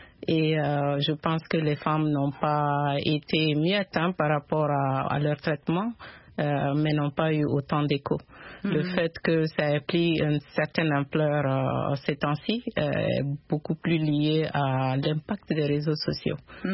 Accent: Mali; Et je suis du Mali, en fait.

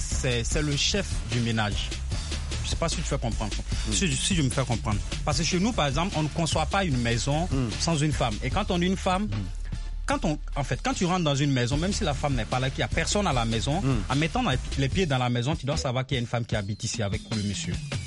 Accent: Burkina Faso; Chez nous, au Burkina, par exemple.

